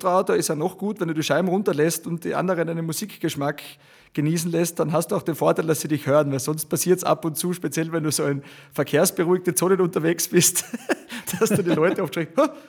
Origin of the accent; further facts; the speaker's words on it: Austria; Ja, da ist vielleicht bei uns in Österreich, wir sind da doch etwas südlicher schon